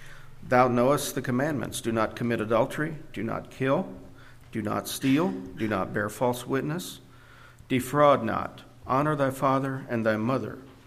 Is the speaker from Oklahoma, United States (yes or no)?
yes; Oklahoma, United States; I am from Eastern Oklahoma.